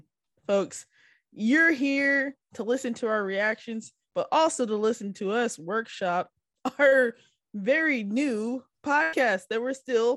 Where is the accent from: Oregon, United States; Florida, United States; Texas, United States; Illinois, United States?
Texas, United States; Dallas; I am from Texas. I am from Dallas. I am a Dallas Cowboy fan.